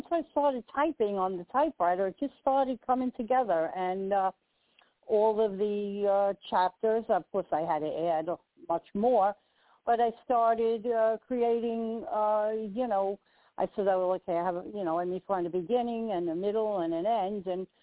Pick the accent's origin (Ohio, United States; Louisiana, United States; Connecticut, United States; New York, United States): New York, United States; If you speak to anyone from New York, we don't have an accent. Everyone else does.